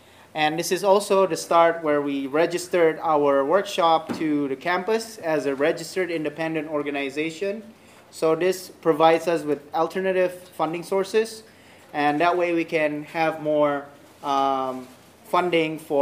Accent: Indonesia; English is a second language; Oh, I'm also from Indonesia.

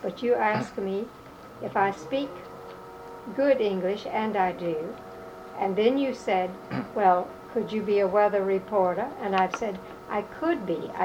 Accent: the South, United States; accent: Southern; that I did not reflect that I am from the South, and let me give you an example of coming from the South

